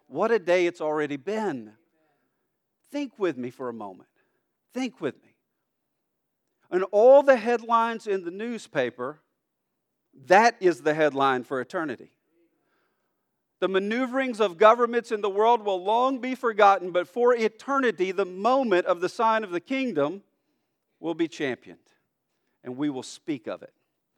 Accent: Alabama, United States; I grew up in Alabama. I'm an Alabama football fan.

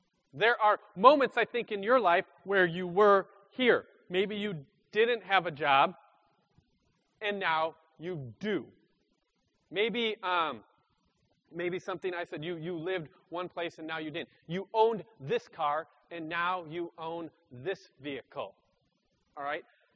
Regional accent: Minnesota, United States; born there; now in Iowa, United States; So I used to live in Minnesota. I was born in Minnesota. And then over time, I moved and I now live in Iowa.

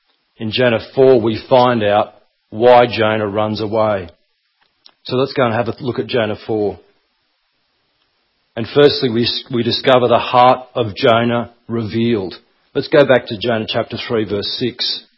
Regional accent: Collaroy, New South Wales, Australia; I grew up on Collaroy on the northern beaches of Sydney. I went to a private school.

